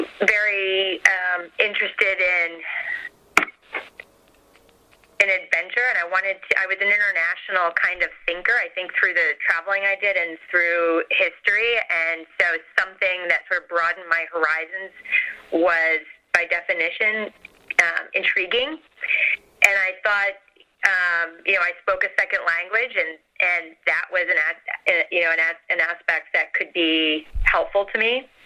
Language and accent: English; Pennsylvania, United States; I grew up outside Philadelphia in the suburbs on the main line, so near the area where Villanova University is, etc.